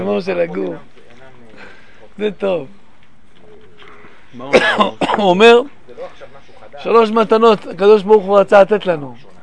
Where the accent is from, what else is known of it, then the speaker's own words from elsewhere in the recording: Morocco; אני מרוקאי.